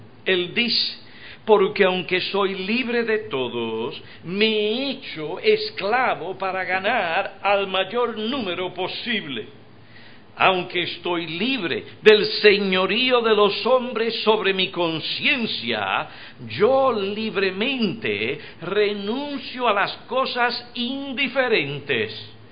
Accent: New York, United States; born there; yo nací en Nueva York. Soy de padres puertorriqueños y en ese sentido soy puertorriqueño. Claro, para los puertorriqueños, yo no soy puertorriqueño, sino newyorican.

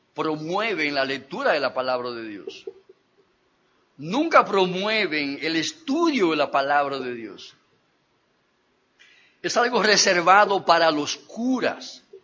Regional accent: Nagua, María Trinidad Sánchez, Dominican Republic; born there; Esos campesinos de Nagua, donde yo nací, leyéndole en latín.

